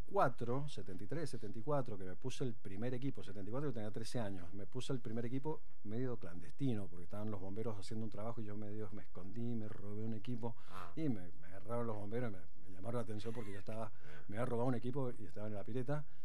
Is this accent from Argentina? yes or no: yes; Godoy Cruz, Mendoza, Argentina; estamos en Godoy Cruz, en muy cerquita, ahí cerca del hipódromo. Esa es la del domicilio paterno, materno, donde yo nací y me crié